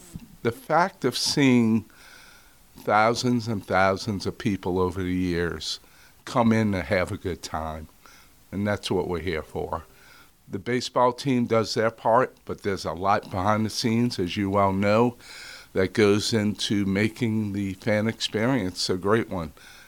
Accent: New Orleans, Louisiana, United States; moved away as an adult; No, I born and raised in New Orleans.

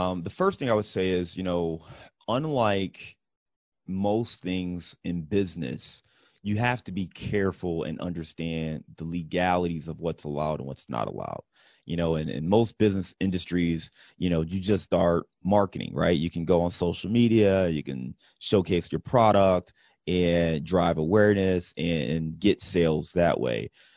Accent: Cleveland, Ohio, United States; soda, I'm from Cleveland, so let's say pop, right?

